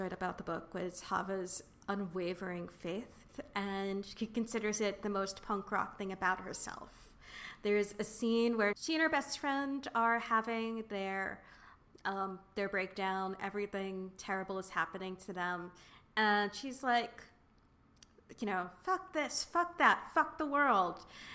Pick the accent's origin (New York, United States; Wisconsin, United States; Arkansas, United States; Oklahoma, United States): New York, United States; Brooklyn; I am from New York City. In particular, I am from Brooklyn.